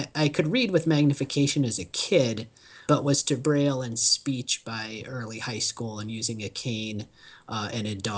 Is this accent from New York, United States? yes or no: no; Iowa, United States; I grew up in Iowa.